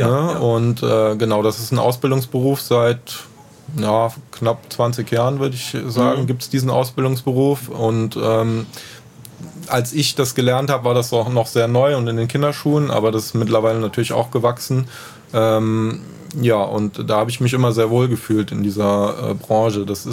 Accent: Heimbach-Weis, Rhineland-Palatinate, Germany; Ich komme aus Heimbach-Weiß.

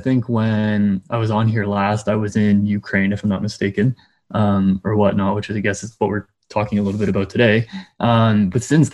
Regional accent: Canada; I grew up in Canada, where I'm from. And so I grew up learning French.

